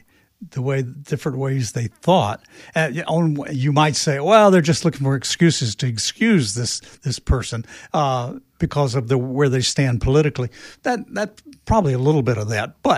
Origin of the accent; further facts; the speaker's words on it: the South, United States; since I was born in the South, born and raised in the South.